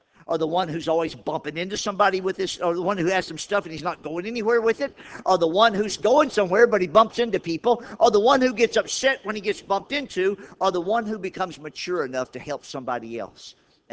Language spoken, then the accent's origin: English; Louisiana, United States; I grew up in Louisiana on the bayous, and there was this one bayou called Jefferson Bayou that we fished on all my life